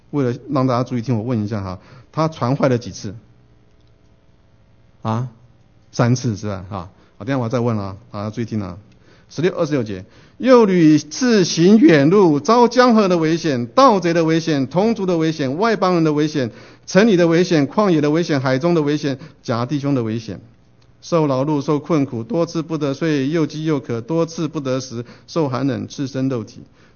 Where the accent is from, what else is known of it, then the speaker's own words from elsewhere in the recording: China; 身为中国人呢，我觉得我们受到很多传统的束缚。